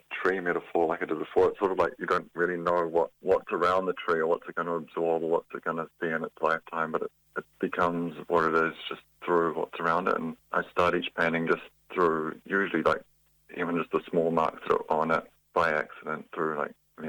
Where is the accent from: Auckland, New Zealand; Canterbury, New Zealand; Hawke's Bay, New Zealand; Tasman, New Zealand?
Auckland, New Zealand; now in Dunedin, New Zealand; I grew up in Auckland. I'm a painter. This year I moved down to Dunedin for the Francis Hodgkins Fellowship.